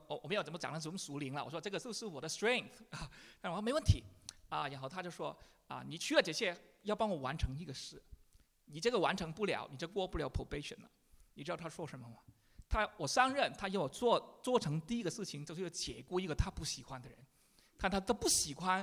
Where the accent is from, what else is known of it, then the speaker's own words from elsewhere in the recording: Hong Kong; now in United Kingdom; 我小时候在香港是，我来 英国之前做过两个公司了